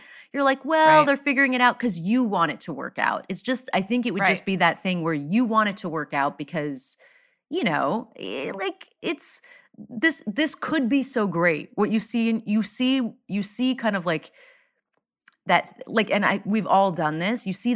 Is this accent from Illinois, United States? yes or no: no; Florida, United States; I grew up in South Florida. There weren't that many like other brown folks, right?